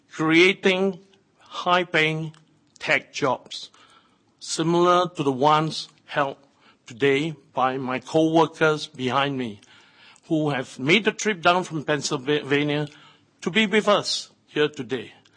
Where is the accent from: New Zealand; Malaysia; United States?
Malaysia; moved away as an adult; back in 1971, I was just an 18-year-old skinny kid growing up in Malaysia